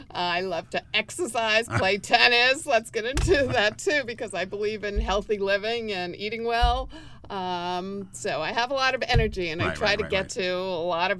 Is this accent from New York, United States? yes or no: yes; Long Beach, New York, United States; now in Great Neck, United States; I have been a resident of Great Neck for 38 years, and I grew up actually on the South Shore in Long Beach.